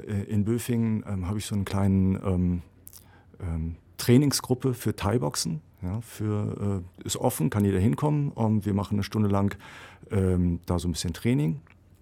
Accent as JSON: {"language": "German", "region": "North Rhine-Westphalia", "country": "Germany", "moved": "yes", "lives_now": "Ulm, Germany", "said": "Ich lebe seit 3 Jahren in Ulm. Ursprünglich komme ich mal aus Nordrhein-Westfalen, aber das ist schon sehr lange her."}